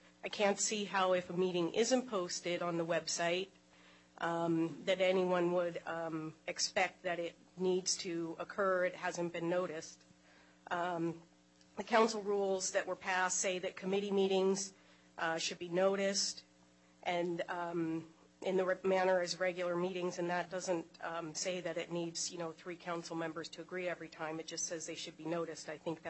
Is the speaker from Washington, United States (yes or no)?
yes; Black Diamond, Washington, United States; also born or lived in Bellevue; I'm from Bellevue, and I grew up in Black Diamond.